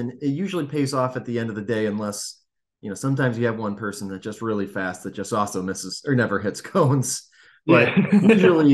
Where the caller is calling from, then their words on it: China, Michigan, United States; I'm in China, Michigan, up in the thumb.